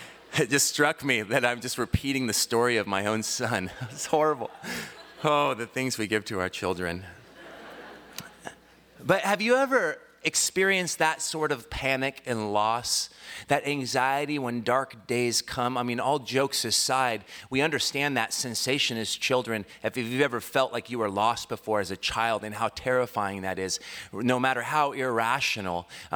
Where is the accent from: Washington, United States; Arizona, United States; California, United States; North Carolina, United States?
Washington, United States; Longview; I grew up in Longview, Kelso, Washington. You know where that is? It's amazing. It is the center of the universe.